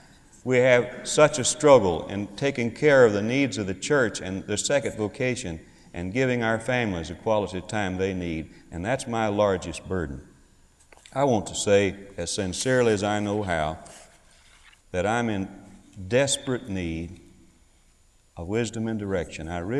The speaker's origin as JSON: {"language": "English", "town": "Carrier", "region": "Mississippi", "country": "United States", "tie": "born or raised there", "said": "When you grow up in a place like I grew up in Carrier, Mississippi, you have to learn culture after you leave home."}